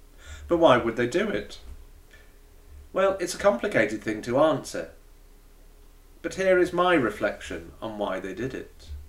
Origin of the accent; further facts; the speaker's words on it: North West England, United Kingdom; Growing up in South Cheshire, not far from Crewe, I was going to be a train driver